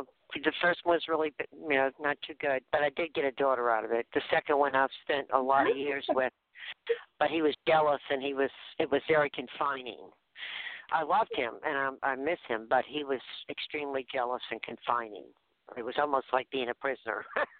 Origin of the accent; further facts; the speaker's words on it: New Orleans, Louisiana, United States; now in Mississippi, United States; I'm from New Orleans, but I live in Mississippi now.